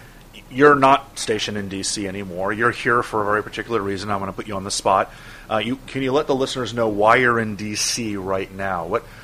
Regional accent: Miami, Florida, United States; I grew up in Miami, as many of our listeners have been paying attention know

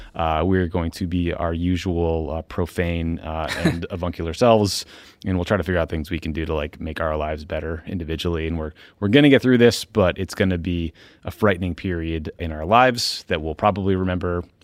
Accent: Boston, Massachusetts, United States; But it felt like a terrorist attack on my hometown.

